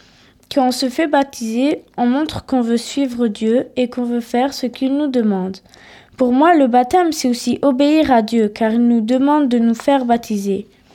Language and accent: French; Montpellier, Occitanie, France; born there; je suis née à Montpellier, en France.